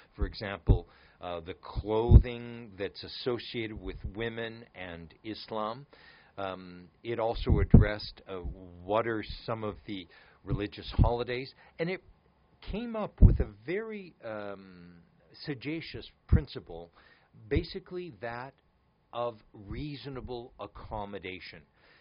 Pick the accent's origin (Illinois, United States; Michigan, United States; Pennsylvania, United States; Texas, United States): Texas, United States; I'm an American by birth, actually from Texas, a graduate of the University of California, Berkeley.